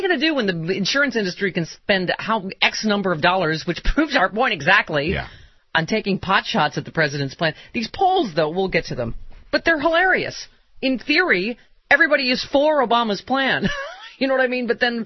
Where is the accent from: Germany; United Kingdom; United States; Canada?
United States; Lockport, New York; I would have a Jenny Cream Ale, as you know, which is from my hometown, yeah. Lackport, up the transit from Cheektowaga and Lackawanna.